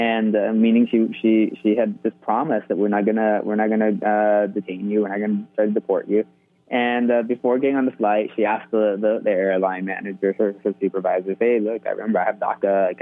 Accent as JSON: {"language": "English", "region": "Texas", "country": "United States", "tie": "born or raised there", "said": "Because the thing is, even though Jerry, like me, was raised in South Texas, I was born in Texas"}